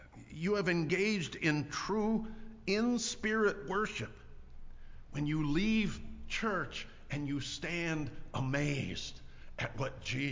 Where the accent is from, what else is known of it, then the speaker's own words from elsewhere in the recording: Eastmanville, Michigan, United States; I grew up in Eastmanville, used to be Christian Reformed Church, now United Reformed Church. I grew up there. It's an old country church.